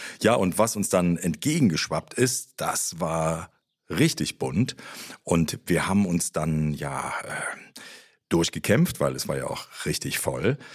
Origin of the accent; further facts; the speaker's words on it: Rhineland, Germany; wir sind ja aus dem Rheinland, was man manchmal auch hört. Und wir sind jetzt hier in Nürnberg, fühlen uns aber nicht fremd.